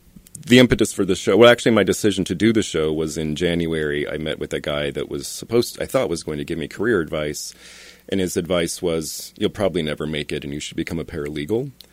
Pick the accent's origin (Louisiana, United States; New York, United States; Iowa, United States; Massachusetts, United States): Iowa, United States; Ankeny; now in Los Angeles, United States; I grew up in Ankeny. I left 6 years ago for Hollywood, and I'm currently working at ABC Studios on the Disney lot.